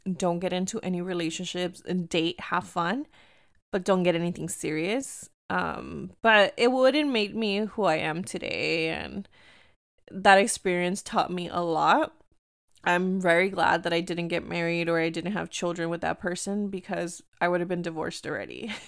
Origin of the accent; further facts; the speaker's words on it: United States; I am from two cultures. I am Mexican American, and I'm here to take up space. Whether my Spanish is not perfect or my English is not perfect, but I speak Spanglish.